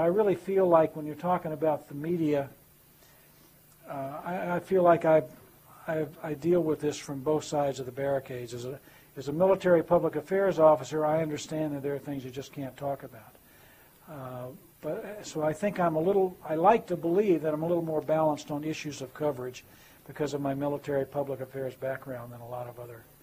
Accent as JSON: {"language": "English", "town": "Arlington", "region": "Texas", "country": "United States", "said": "He knew that I was from Arlington, Texas, which is where the Texas Rangers play."}